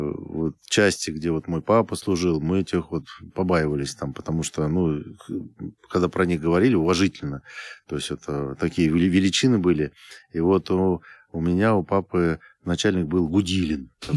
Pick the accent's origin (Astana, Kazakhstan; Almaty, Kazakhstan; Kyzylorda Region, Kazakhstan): Kyzylorda Region, Kazakhstan; Baikonur; я сам вырос на Байконуре, то есть и детский садик, и школа, и к нам космонавты приезжали.